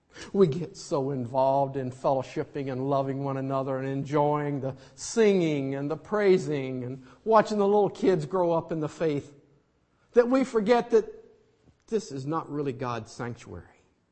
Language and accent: English; Tennessee, United States; I'm from Tennessee originally.